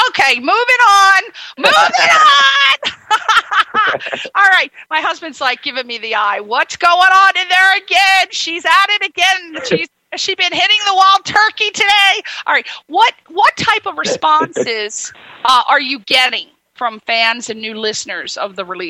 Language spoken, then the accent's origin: English; Connecticut, United States; also born or lived in New York; And I'm from Connecticut, so I can say that. I lived in New York.